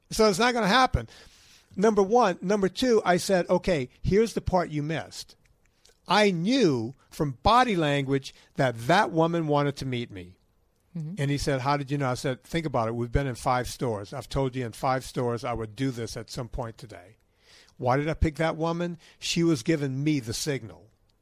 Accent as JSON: {"language": "English", "region": "Louisiana", "country": "United States", "said": "I was down in Baton Rouge, Louisiana. I'm from Louisiana."}